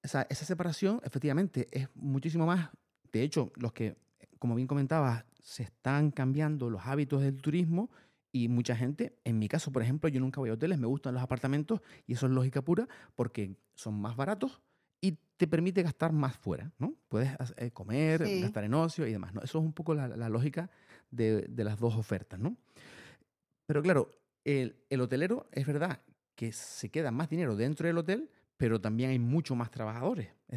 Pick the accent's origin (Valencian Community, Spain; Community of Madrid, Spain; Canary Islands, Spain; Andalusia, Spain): Canary Islands, Spain; Yo soy de aquí, de Fuerteventura